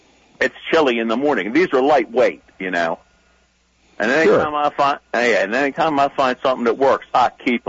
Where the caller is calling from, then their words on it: Parkville, Maryland, United States; from Parkville.